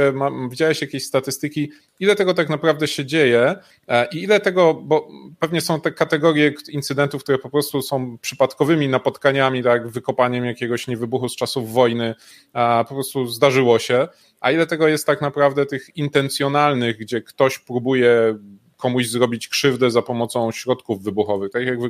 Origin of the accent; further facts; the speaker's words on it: Silesian Voivodeship, Poland; ja pochodzę ze Śląska